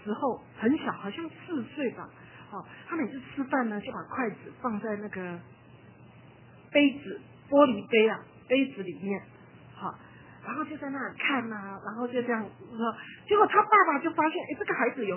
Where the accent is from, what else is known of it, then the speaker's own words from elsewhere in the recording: Taiwan; 就像我们从小在台湾读书一样，所有读书是为着联考，是为着联考